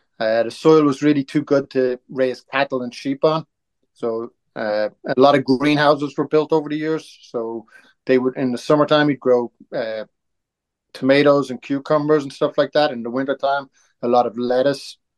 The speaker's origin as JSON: {"language": "English", "town": "Rush", "region": "Leinster", "country": "Ireland", "tie": "born or raised there", "said": "I grew up in Ireland, a little town called Rush. It's in North County Dublin. It was called the Market Gardening Capital of Ireland."}